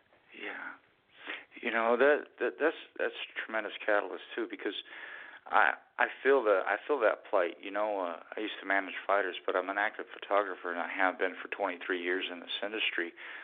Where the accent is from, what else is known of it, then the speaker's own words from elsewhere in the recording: Sacramento, California, United States; Well, I'm originally from Sacramento, so, and then kind of moved down that way where you're at and then made my way out here.